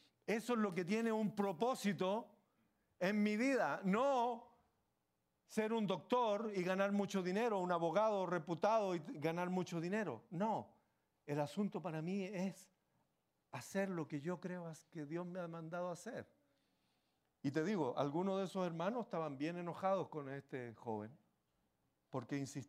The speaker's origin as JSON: {"language": "Spanish", "country": "Chile", "said": "En mi país, en la iglesia donde Xavi y yo y muchos miembros de mi familia conocimos al Señor"}